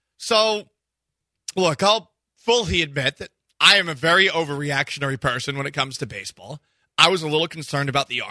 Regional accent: United States; And as an Irish/Scottish/French-Canadian-American, I refuse to call it anything but the British Open.

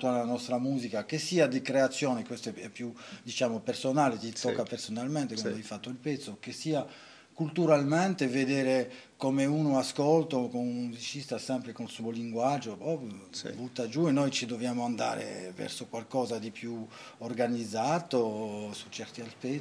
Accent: Pigna, Corsica, France; io sono di Pigna

